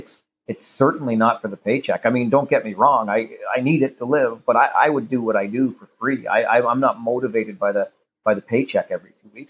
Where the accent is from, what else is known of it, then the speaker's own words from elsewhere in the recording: Kitchener, Ontario, Canada; to do it for my hometown hockey team, I was born and raised in Kitchener